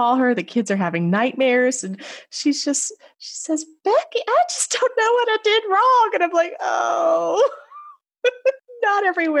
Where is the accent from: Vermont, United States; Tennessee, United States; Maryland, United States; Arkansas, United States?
Tennessee, United States; I grew up in Upper East Tennessee, very isolated region of the Appalachian Mountains.